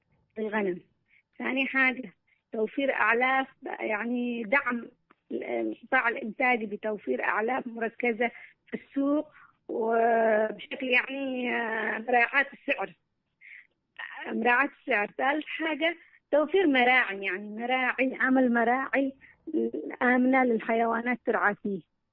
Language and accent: Arabic; Yemen; التحديات كثيرة شوفي، التحديات هنا عندنا في اليمن كثيرة